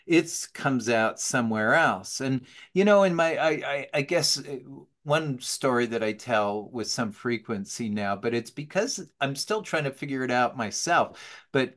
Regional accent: New Jersey, United States; I'm from New Jersey originally. I don't believe you can be from New Jersey and not be sarcastic and cynical.

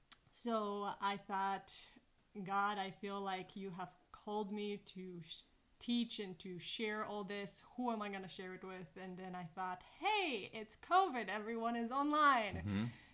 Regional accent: Bulgaria; now in United States; I am originally from Bulgaria. I came to the States 2005, so I've been here for a little while.

